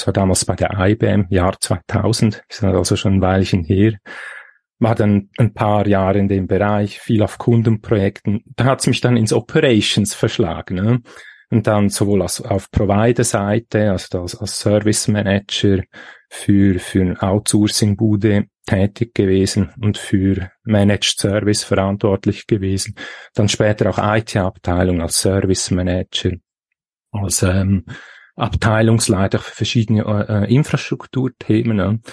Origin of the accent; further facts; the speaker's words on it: Switzerland; wie ja unschwer zu erkennen, respektive rauszuhören, ich bin aus der Schweiz.